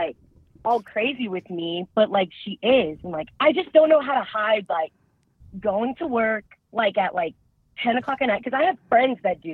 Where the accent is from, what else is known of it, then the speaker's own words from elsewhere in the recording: San Antonio, Texas, United States; I'm from San Antonio.